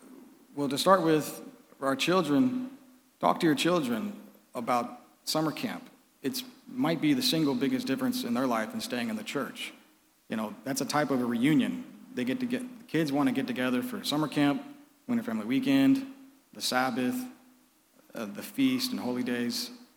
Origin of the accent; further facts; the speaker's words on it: Texas, United States; I'm from Texas originally, so it's like its own country.